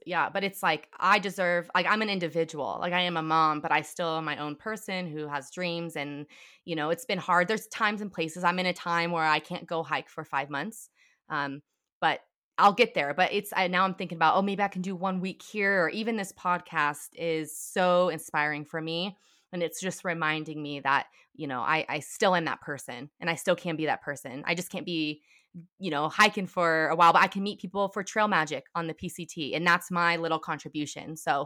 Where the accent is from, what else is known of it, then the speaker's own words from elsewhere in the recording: Reno, Nevada, United States; now in Sparks, United States; Yes, I'm from Reno. I technically live in Sparks, which is right outside of Reno. But I went to school here and grew up here.